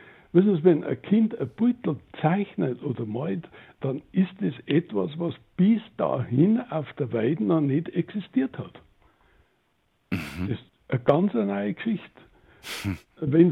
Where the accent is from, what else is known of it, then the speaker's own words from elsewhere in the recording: Passau, Bavaria, Germany; Ist auch eine gebürtige Passauerin, ja. Insofern sind die Wurzeln sehr nahe beieinander, klar.